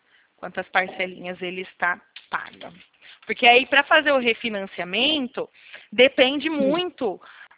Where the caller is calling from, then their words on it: São Paulo, Brazil; Isso, no interior de São Paulo eu fico.